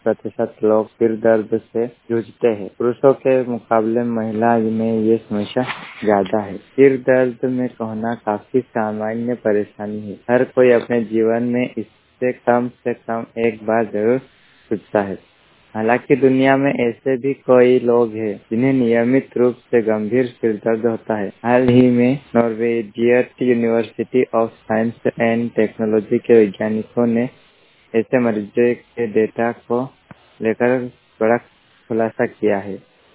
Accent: Andrada, India; बड़ाने जिले के ग्राम पंचायत अंदराड़ा का निवासी हूं।

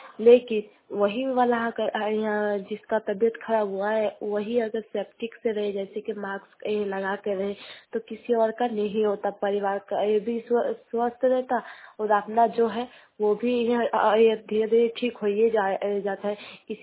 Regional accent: Kasma, India; कसमा चट्टी मेरा गांव है, पोस्ट कसमा, थाना कसमा।

